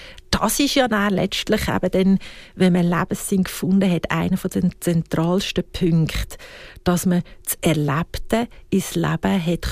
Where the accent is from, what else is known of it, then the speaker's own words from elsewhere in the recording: Switzerland; Wir sind ja sehr eine fehlerkultivierte Gesellschaft als Schweizer.